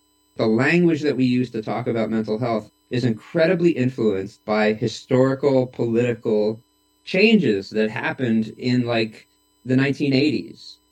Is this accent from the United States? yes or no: yes; New York City, New York, United States; I'm going to be 50 years old in a couple months. And I grew up in New York City and was part of the punk scene there starting when I was 14.